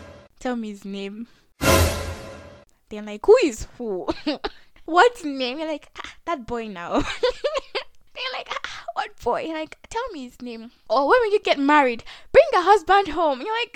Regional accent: Nigeria; Okay guys, specifically Nigerian parents, because I am Nigerian and I hope you guys can relate to this.

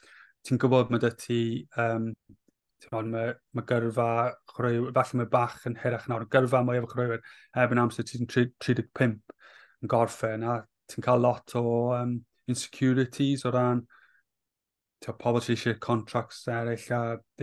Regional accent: Cardiff, Wales, United Kingdom; cael operation o e'n nôl adre yng Nghaerdydd

